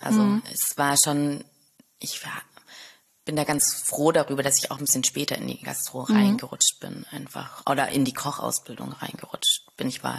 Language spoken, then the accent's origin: German; Stuttgart, Baden-Württemberg, Germany; now in Berlin, Germany; ich bin Stuttgarterin.